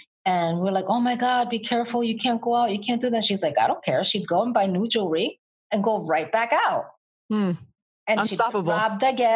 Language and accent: English; Connecticut, United States; also born or lived in Bronx, New York; we moved from the Bronx when I was little. And I have to say, I wasn't always confident. I had partial confidence because when growing up in Connecticut and traveling to New York pretty much every weekend, every summer, I struggled with my own identity